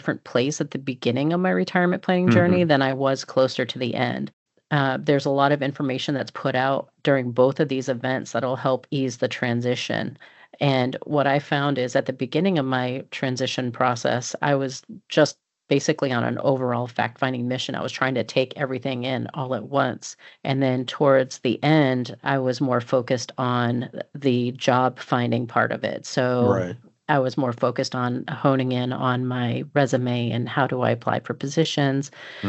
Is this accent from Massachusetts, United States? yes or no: yes; Massachusetts, United States; So for instance, my home state is Massachusetts